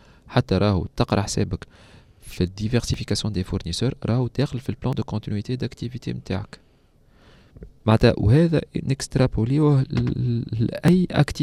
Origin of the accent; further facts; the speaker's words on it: Tunisia; عملنا فيزيت ان اوبيراتور تليفونيك موجود عندنا في تونس